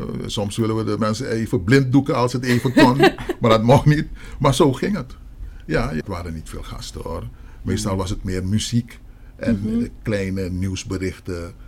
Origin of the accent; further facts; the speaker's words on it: Suriname; now in Netherlands; Ik kwam uit Suriname en ik miste het tropisch gevoel, was er niet.